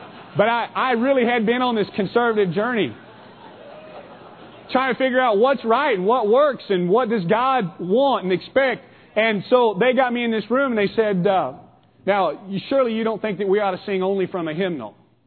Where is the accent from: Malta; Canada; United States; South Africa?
United States; Lebanon, Missouri; And that was my hometown. You know, we knocked on every door several times a year.